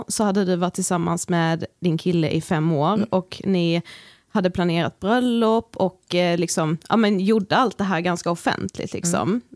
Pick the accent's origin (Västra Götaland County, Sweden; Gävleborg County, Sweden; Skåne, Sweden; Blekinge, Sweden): Blekinge, Sweden; Karlshamn; now in Stockholm, Sweden; när vi kommer från Karlshamn liksom, det är ändå som att Stockholm är som flera Karlshamn.